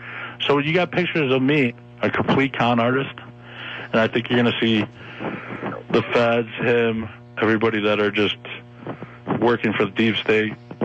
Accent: Connecticut, United States; I'm a landscaper from Connecticut, a Marine that went to Iraq in 2003, right?

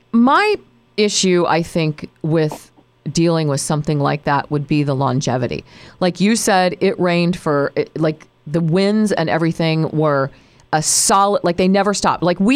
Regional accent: Midwest, United States; but as a Midwesterner, growing up here, not ever going through anything to this magnitude

